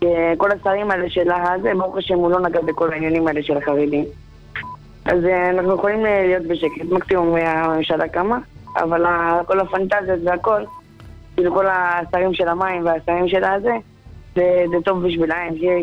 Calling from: Beitar Illit, Judea and Samaria, Israel

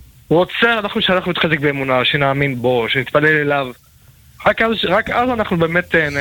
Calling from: Rosh HaAyin, Central District, Israel; אני מראש העין.

